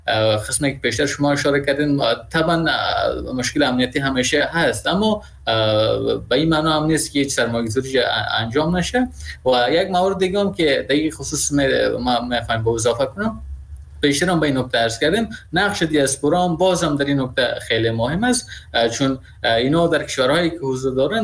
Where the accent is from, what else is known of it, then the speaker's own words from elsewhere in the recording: Afghanistan; در یک شخصی که در افغانستان بزرگ شدیم